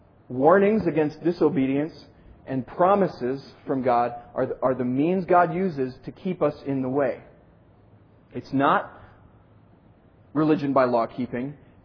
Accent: Minnesota, United States; accent: Minnesotan; I'm a Minnesotan, so y'all is still new to my vocabulary. Although I love the second person plural. I wish I had that in my native Minnesotan.

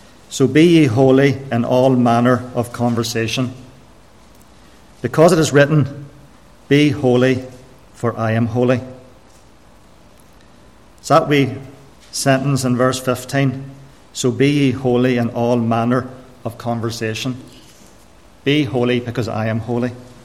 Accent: Austria; also born or lived in Carrickfergus, United Kingdom; I was born in Carrickfergus, stayed there for about a year and a half. My parents decided to move to Austria as missionaries. I was brought up in Austria.

